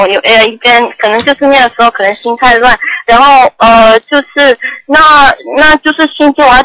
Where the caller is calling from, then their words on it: United States; 我是从美国打来的